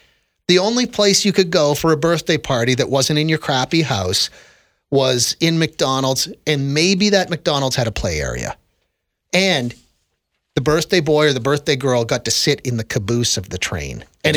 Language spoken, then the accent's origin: English; Toronto, Ontario, Canada; I'm from Toronto.